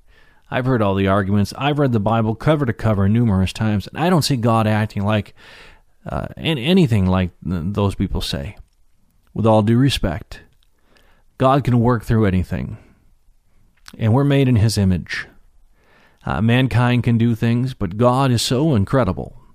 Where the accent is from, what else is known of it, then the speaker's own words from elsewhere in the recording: Chicago, Illinois, United States; also born or lived in -; I got the Irish heritage. I actually born and raised in Chicago, so I'm just a Chicago guy.